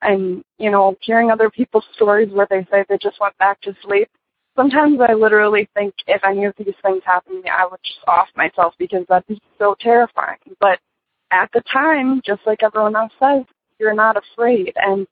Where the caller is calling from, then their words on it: Michigan, United States; I'm calling from Michigan.